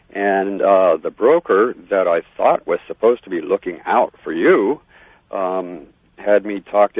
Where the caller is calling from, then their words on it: Maui, Hawaii, United States; I'm calling from Maui.